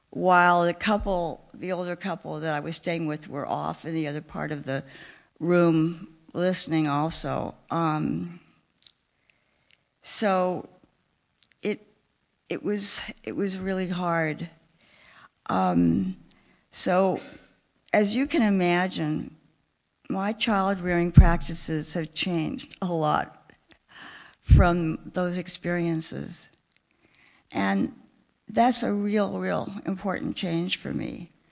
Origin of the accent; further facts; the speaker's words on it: Compton, California, United States; while growing up in Compton, which I assume a lot of you now have heard of it from the well-publicized movie, etc. Although when I attended there, it was wonderfully integrated high school